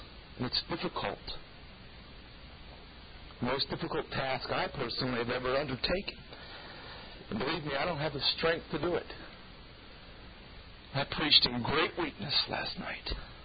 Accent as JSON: {"language": "English", "region": "Texas", "country": "United States", "said": "I know Texans would claim that. I come from Texas."}